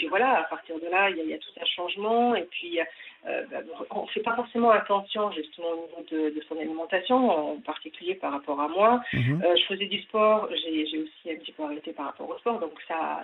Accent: Bordeaux, Nouvelle-Aquitaine, France; moved away; depuis que je suis montée de Bordeaux, puisque là-bas je suis bordelaise

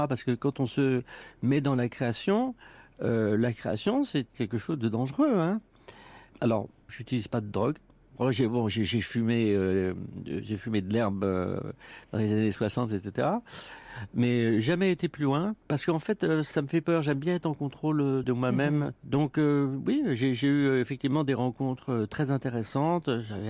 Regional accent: France; now in United States; je suis de culture française, bien sûr, je suis un Français qui vit aux États-Unis

